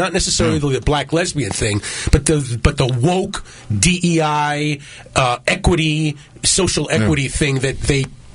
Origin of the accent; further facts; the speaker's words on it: Miami, Florida, United States; You know, I'm from Miami.